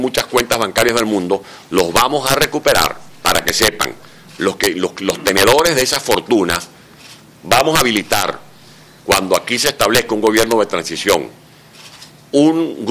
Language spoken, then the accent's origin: Spanish; Venezuela; Como venezolano desearía que allí se definiera la salida de Maduro.